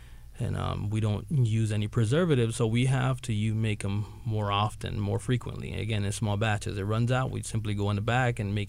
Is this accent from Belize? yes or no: yes; Belize; I grew up in Belize. We have the same similar fruits.